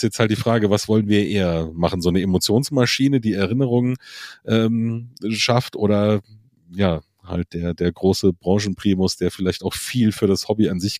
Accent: Munich, Bavaria, Germany; Ich komme ja aus München halt, habe da auch 22 Jahre gewohnt, bin da aufgewachsen, groß geworden

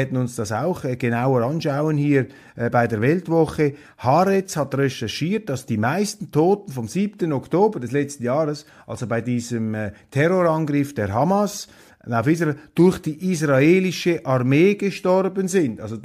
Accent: Switzerland; Und da muss ich einfach als Schweizer, als Kleinstaatler, als Verfechter der Neutralität sagen

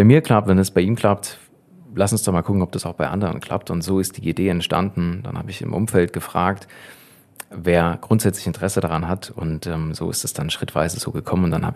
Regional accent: Saxony, Germany; ich hatte damals zu der Zeit in Jena gelebt, ich komme ja ursprünglich aus dem Vogtland, aus einem kleinen 150-Seelen-Dorf, mitten im Nirgendwo.

